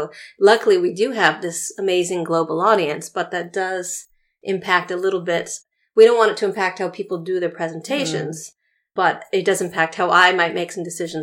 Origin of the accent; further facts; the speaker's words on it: United States; because I'm American, sometimes I try to look at American history